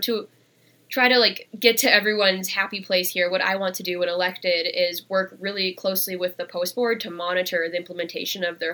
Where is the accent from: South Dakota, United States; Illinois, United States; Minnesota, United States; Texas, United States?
Minnesota, United States; also born or lived in India; growing up in rural Minnesota, I'm adopted from India. I have two white parents, a white brother, grew up in incredibly white spaces where I was always the minority around.